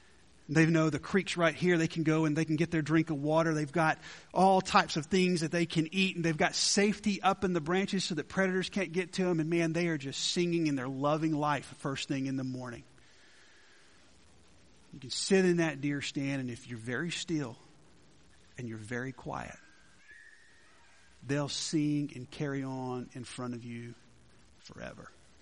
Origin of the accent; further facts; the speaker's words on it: Georgia, United States; now in Texas, United States; growing up in Georgia to be able to go to a hardwood forest and to get in there before the sun comes up. And there's hills there, so we don't have flat spaces and you can't set up a blind like you can here in Texas